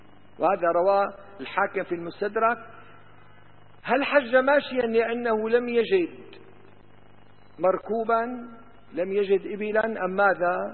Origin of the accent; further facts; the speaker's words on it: Damascus, Damascus Governorate, Syria; أنا أعرف رجلا عندنا في دمشق